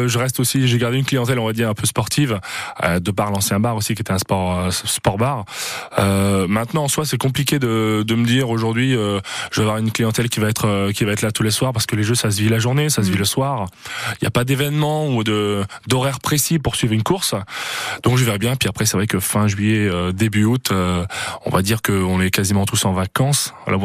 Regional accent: France; en tant que Français

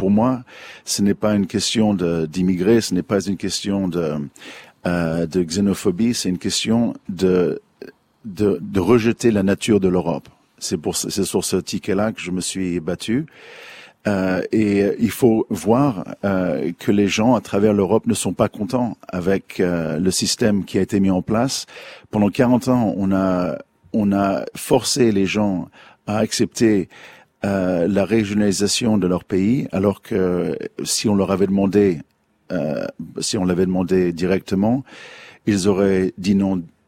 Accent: France; born there; Moi, je suis né en France. Ma mère est autrichienne, mon père est anglais, ma femme est allemande. J'ai une grande famille en Italie, en Espagne.

